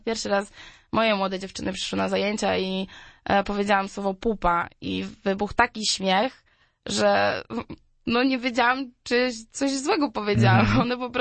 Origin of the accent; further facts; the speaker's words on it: Gorzów Wielkopolski, Lubusz Voivodeship, Poland; Bardzo chciałam wrócić do Gorzowa, bo zawsze jak tu przyjeżdżam, zawsze gdzieś tak łza się kręci z tęsknoty.